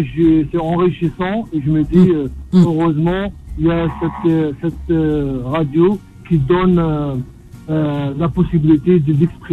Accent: Oran, Oran Province, Algeria; je suis un Algérien, d'Oran.

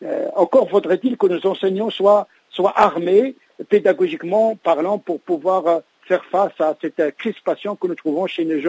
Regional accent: France; dans le monde et ici chez nous en France

